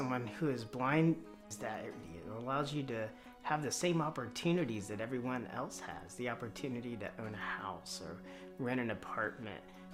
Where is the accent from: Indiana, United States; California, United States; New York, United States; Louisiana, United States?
Indiana, United States; Columbus; I grew up in South Central Indiana in a small town called Columbus, and I split my time growing up between there and Indianapolis, Indiana